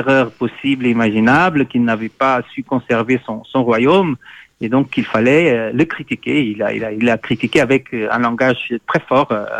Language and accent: French; Lisbon, Portugal; Moi aussi, je viens de Lisbonne et j'ai grandi avec cette anecdote qui dure jusqu'à aujourd'hui